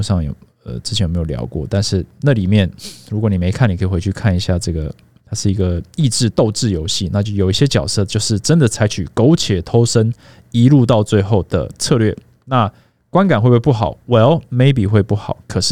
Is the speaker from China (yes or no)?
no; Minxiong, Chiayi County, Taiwan; 我以前是在嘉义民雄长大的嘛，那如果是30年前好了，我在嘉义民雄，我绝对不知道台北在发生什么事情